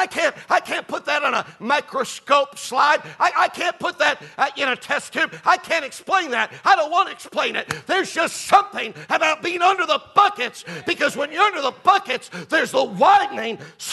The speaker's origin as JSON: {"language": "English", "town": "Detroit", "region": "Michigan", "country": "United States", "tie": "born or raised there", "said": "He worked with him both in Detroit, my hometown, and also in Fort Worth."}